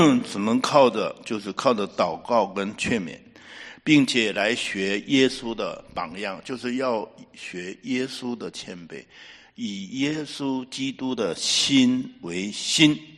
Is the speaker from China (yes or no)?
yes; northern China, China; 我是急性子，我是北方人，我有什么讲什么啊